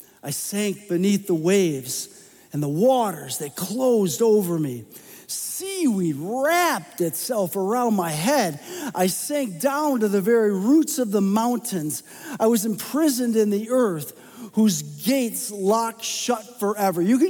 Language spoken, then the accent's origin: English; Rochester, New York, United States; I grew up in Rochester, New York, and if anybody's ever been up there before, it's cold, folks.